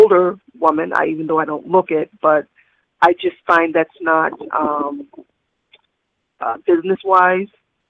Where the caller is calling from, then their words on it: Massachusetts, United States; I'm calling from Massachusetts.